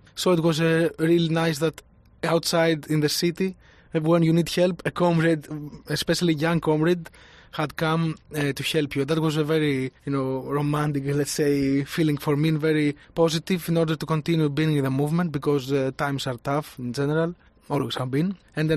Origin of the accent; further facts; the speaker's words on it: Volos, Thessaly, Greece; in the anarchist anti-authoritarian movement, especially in Greece and in Volos, my hometown